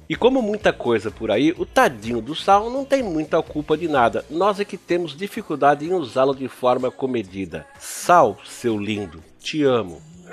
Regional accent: São Paulo, Brazil; now in Treviso, Italy; nasci em São Paulo, mas aos 30 anos me mudei para a cidade de Treviso, na Itália, do lado de Veneza

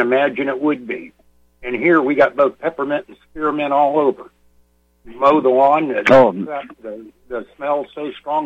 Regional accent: Merritt Island, Florida, United States; I grew up on Merritt Island most of my life, and there it's this pure either white or yellow sand.

